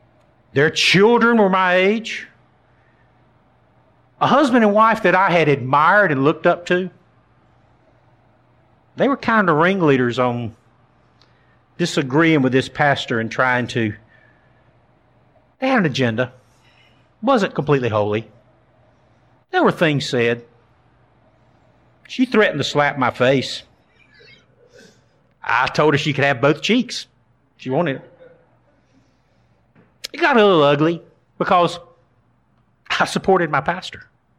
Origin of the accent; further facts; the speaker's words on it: Goldsboro, North Carolina, United States; I'm from Goldsboro originally. That's a town about an hour and a half, 2 hours from here. Big claim to fame for Goldsboro is where Seymour Johnson Air Force Base is. Grew up there, spent most of my life there.